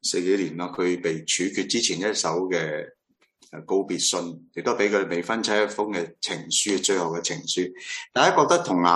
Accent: China; 纵使佢系德国人，我哋系中国人啊

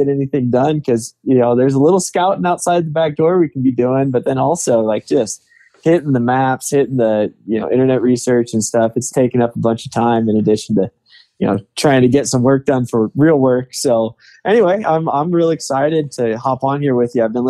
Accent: Oregon, United States; now in Lander, United States; So I grew up in Northeast Oregon, hunting mule deer and Rocky Mountain elk.

